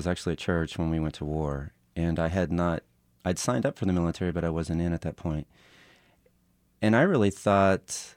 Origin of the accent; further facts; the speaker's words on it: Oklahoma, United States; I'm originally from Oklahoma. The economy was kind of bad.